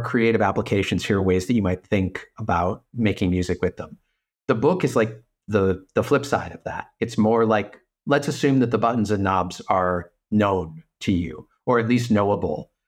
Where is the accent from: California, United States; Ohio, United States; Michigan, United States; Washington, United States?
Michigan, United States; Detroit; now in Berlin, Germany; thinking back to the stuff that I had heard when I grew up in Detroit